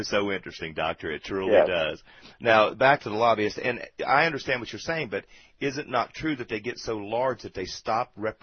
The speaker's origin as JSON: {"language": "English", "region": "South Carolina", "country": "United States", "tie": "born or raised there", "said": "My home state, Strom Thurmond, the man was elected when he couldn't sign his own name."}